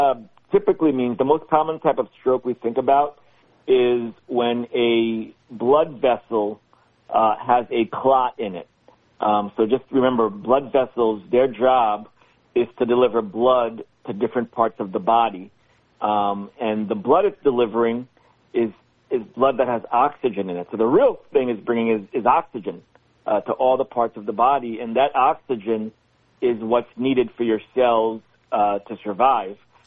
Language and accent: English; New York, United States; So, yeah, I grew up right here in the Hudson Valley. I grew up in Rockland County, went to the East Ramapo schools